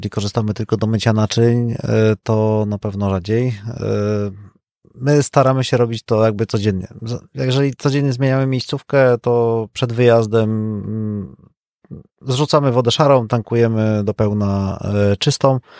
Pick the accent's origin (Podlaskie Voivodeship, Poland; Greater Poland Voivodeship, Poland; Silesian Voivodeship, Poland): Silesian Voivodeship, Poland; Bielsko-Biała; Jesteśmy z Bielska Białej